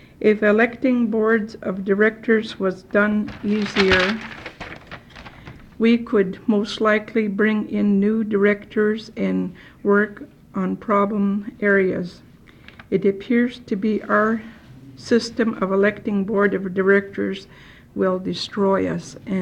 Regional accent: United States; pride to be an Indian. I, however, disagree with the way our corporations operate by state laws. Being Indian, it should be run our way.

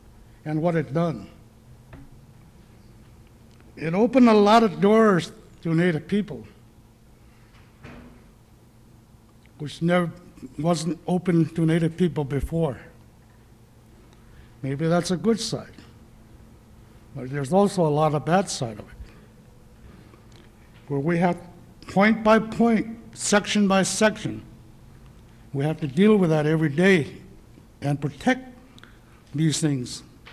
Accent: Alaska, United States; I come from the Tenachi Toyan region, 1991 issues, the way my people in the Yukon Flats see it, the village people are not in jeopardy.

